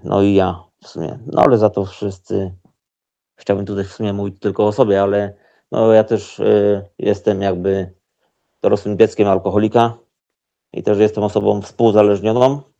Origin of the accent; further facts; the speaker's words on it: Ostrów Wielkopolski, Greater Poland Voivodeship, Poland; moved away as an adult; now in Toruń, Poland; ja pochodzę z Ostrowa Wielkopolskiego, jest to miasto w Wielkopolsce. Tam się wychowałem, mieszkałem całe 38 lat. Od ponad 2 lat, od około 2,5 roku mieszkam w innym mieście, a jest nim Toruń.